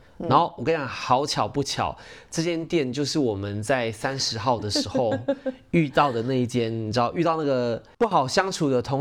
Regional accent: Taiwan; 他一听到我们声音就知道我们是台湾人

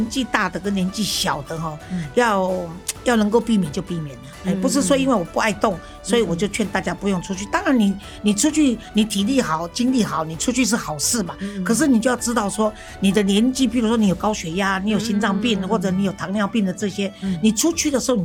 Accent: Taiwan; 结果我就碰到有我们台湾人自己带两个小孩出去。

